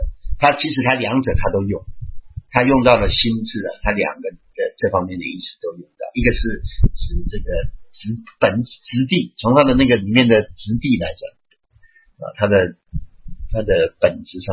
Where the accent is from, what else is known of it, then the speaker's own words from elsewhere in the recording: China; 好像我们中国人，我们中国人的传统那规矩也是很多的啊